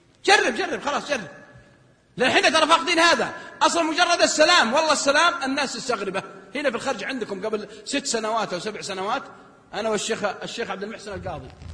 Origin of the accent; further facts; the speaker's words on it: Al-Qassim, Saudi Arabia; حتى لو تجي عندنا بالقصيم يمكن ينسون ما يسلمون عليك